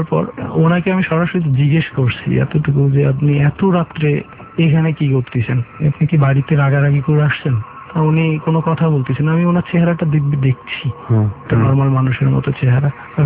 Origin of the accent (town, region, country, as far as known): Bangladesh; born or raised there